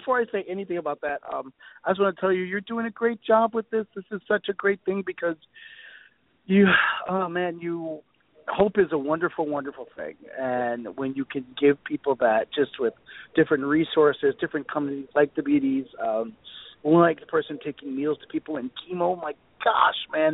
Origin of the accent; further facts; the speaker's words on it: Inkster, Michigan, United States; I grew up in Detroit, Michigan, about 20 minutes west of Detroit in a little town called Inkster.